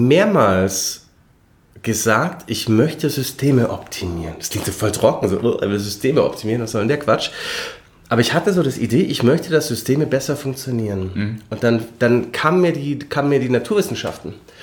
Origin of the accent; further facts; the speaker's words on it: Lindau, Bavaria, Germany; now in Munich, Germany; Nein, ich wohne in München. Ich bin aus Lindau am Bodensee. Habe hier in München studiert. War dann 3 Jahre in Regensburg für den Doktor